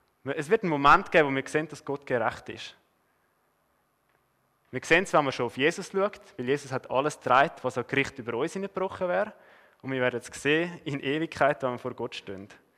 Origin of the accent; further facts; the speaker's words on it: Switzerland; das ist das grösste Problem an mir selber und bei uns in der Schweiz, dass wir einfach zu viel haben.